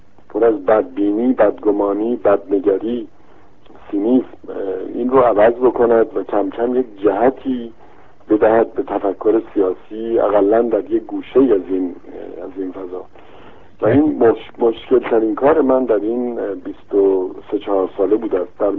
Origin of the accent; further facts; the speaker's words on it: Iran; moved away; با اینکه خوشحال نبودم که از ایران خارج میشدم، ایران دیگر جایی برای من نداشت.